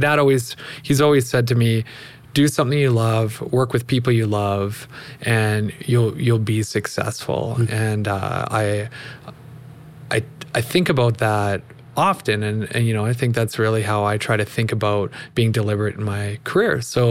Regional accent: Calgary, Alberta, Canada; So I've spent most of my life in Calgary. I was born in Edmonton. Don't hold that against me, Calgarians. And so some back and forth actually between Calgary and Edmonton.

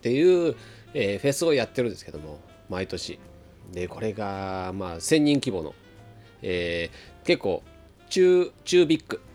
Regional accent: Tokyo, Japan; 東京生まれ東京育ちの、はいはい、しかも三軒茶屋という

